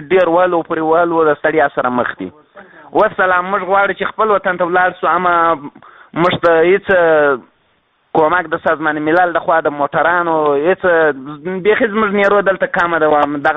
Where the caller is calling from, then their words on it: Mashhad, Razavi Khorasan, Iran; موږ په مشهد کې یو. موږ نیت لرو چې د خیر سره ولاړ شو افغانستان ته.